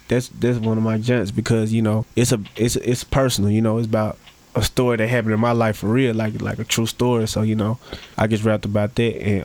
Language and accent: English; Helena, Arkansas, United States; I'm from Helena, you know, that's only like 45 minutes from Memphis.